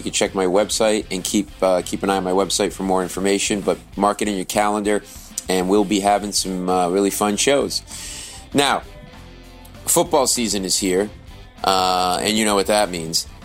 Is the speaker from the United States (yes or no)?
yes; Rhode Island, United States; I'm a Patriots fan. I grew up in Rhode Island, so deal with it.